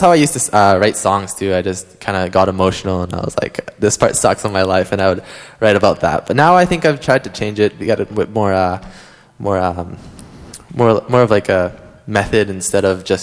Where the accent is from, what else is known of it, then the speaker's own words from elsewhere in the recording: Vancouver, British Columbia, Canada; now in Calgary, Canada; Yeah, I am still in Vancouver, right? I still tell people I'm from Vancouver.